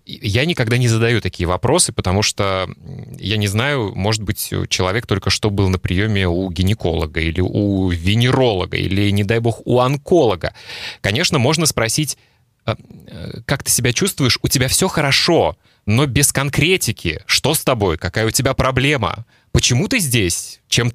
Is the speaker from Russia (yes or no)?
yes; Russia; born there; И во мне тоже есть много русского и российского, потому что я родился в России.